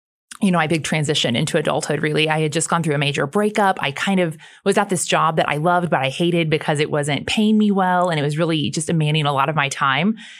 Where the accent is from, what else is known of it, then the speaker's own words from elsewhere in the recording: Midwest, United States; but I grew up in the Midwest. So very much strict Christianity, very, very close-minded.